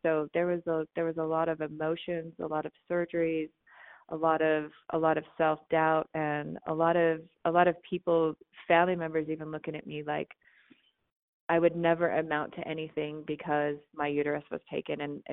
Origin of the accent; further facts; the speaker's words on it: Utah, United States; especially here in Utah, where I was raised in the Mormon faith.